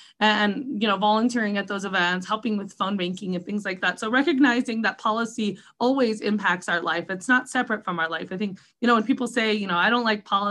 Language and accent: English; Las Vegas, Nevada, United States; I was born and raised in Las Vegas, and even more importantly for me, I was born and raised in the district that I actually currently represent.